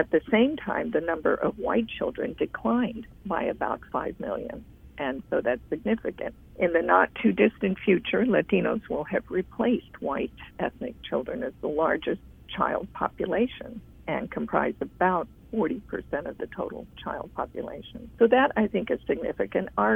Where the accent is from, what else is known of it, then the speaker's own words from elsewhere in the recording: Midwest, United States; Well, my personal journey is that I am Mexican-American, and I was raised in the Midwest.